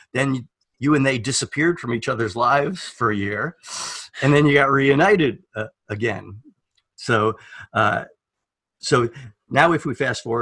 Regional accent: New York, United States; But I'm thinking, I'm from New York. I never heard of this before.

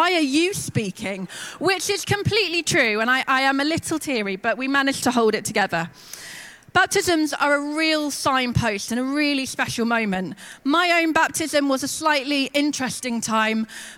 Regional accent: England, United Kingdom; he's from Zimbabwe and I'm from England.

